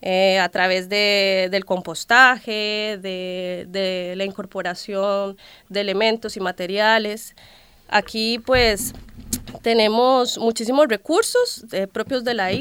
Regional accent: Central Valley, Costa Rica; Pues yo soy del Valle Central, eso es en la capital. Uh-huh. La capital es un valle y están las montañas, uh-huh, ¿verdad? Entonces soy un poco de las alturas, de una zona que en aquel entonces era bastante rural

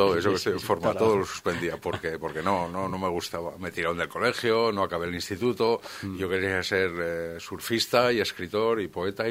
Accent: Basque Country, Spain; now in Formentera, Spain; De Euskadi me fui por unas cuantas cosas y de Barcelona por el ruido de la ciudad, no lo soporto. Yo siempre he vivido en un pueblo pequeño, digo, bueno, me fui de Euskadi, voy a vivir en una ciudad, voy a conocer cómo es una gran ciudad. He durado 4 años y fuera.

